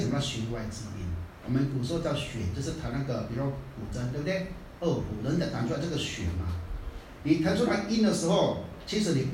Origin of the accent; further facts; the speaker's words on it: Taiwan; 这是我们台湾人讲啊。